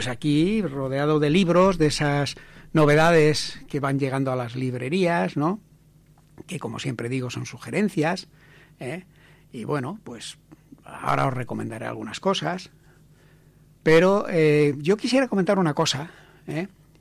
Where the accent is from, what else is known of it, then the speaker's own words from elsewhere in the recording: Andalusia, Spain; soy andaluz de origen, castellano hablante, y con 18 años decido que, bueno, que, ¿por qué no hablar una lengua, de una comunidad, de una población que me ha acogido